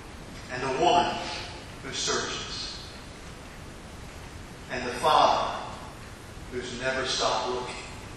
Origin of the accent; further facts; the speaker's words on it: Laughlin, Maryland, United States; When I was a boy growing up in Laughlin, Maryland, we didn't have a movie theater in Laughlin. Laughlin only had 600 people. And we had a gas station and a restaurant and a couple of churches. And Oddfellas Hall.